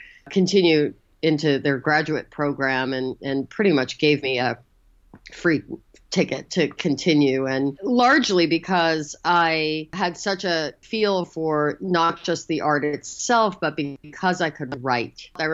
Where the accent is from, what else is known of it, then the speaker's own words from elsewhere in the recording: New York, United States; My sister is 10 years older than me, and I grew up in New York.